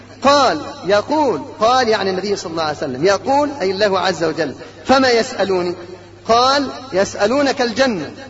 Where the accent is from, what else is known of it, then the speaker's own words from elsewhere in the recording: Egypt; حتى الحي الموجود عندنا في مصر ما هو أثر النبي،